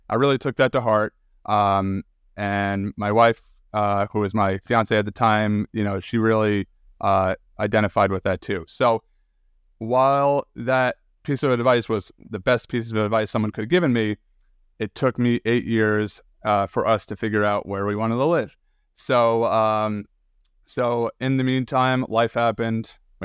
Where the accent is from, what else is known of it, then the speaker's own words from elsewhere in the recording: New Jersey, United States; I'm a pediatric dentist out of New Jersey. I grew up in New Jersey. I am a … loving, Wawa loving New Jerseyite.